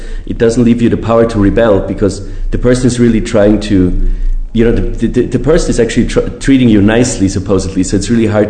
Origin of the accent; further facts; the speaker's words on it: Austria; now in Argentina; Well, I think I grew up in Austria, and when I first moved to Buenos Aires